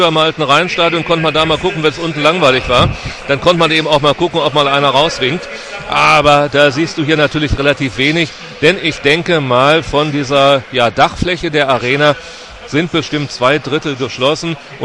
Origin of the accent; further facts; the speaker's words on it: North Rhine-Westphalia, Germany; kennen wir ja auch bei uns in Ostwestfalen.